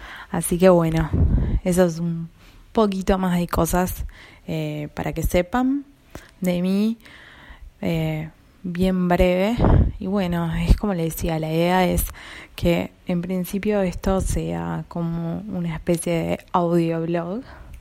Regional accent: Montevideo, Uruguay; soy de Montevideo, Uruguay, un país chiquitito, pero que se hizo conocido en el mundo por diferentes cosas, entre ellas por Suárez y por Forlán. Somos un país muy futbolero, definitivamente.

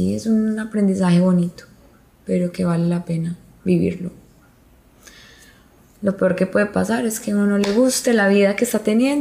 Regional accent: Medellín, Antioquia, Colombia; Soy de Medellín y pues como que, no sé, crecí con mi papá y sus amigas y sus amigos

